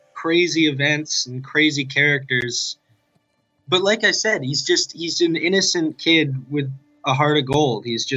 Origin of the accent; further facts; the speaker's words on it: Calgary, Alberta, Canada; now in Vancouver, Canada; I'm originally from Calgary. I'm located in Vancouver now.